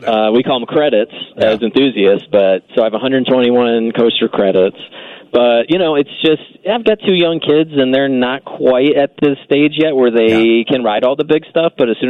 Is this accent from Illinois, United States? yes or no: yes; Schaumburg, Illinois, United States; Yeah, I grew up in Schaumburg, so for me, it was Six Flags Great America was the park.